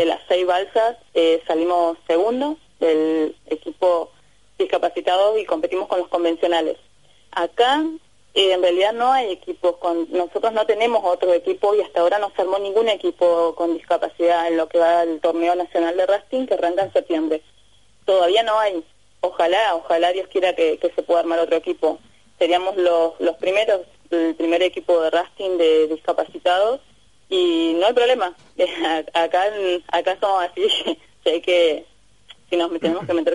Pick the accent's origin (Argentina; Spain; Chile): Argentina; Trelew, Chubut; Yo soy la única que soy de Trelew.